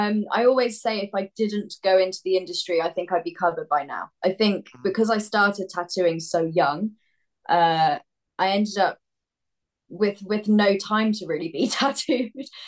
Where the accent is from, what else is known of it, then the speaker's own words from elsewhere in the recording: South West England, United Kingdom; I think the majority of people that know me in Somerset, my hometown